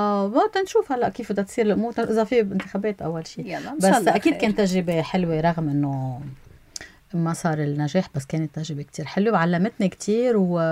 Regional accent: Baabda, Mount Lebanon, Lebanon; حبيت جايره لضيعتي لبعبدة

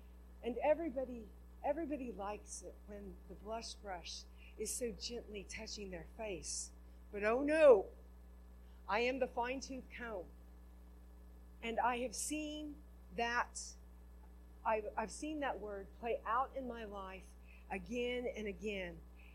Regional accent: Oklahoma, United States; also born or lived in Kansas; And, you know, like, I grew up in Oklahoma, Kansas, you know, I mean, we have great displays of thunder and lightning.

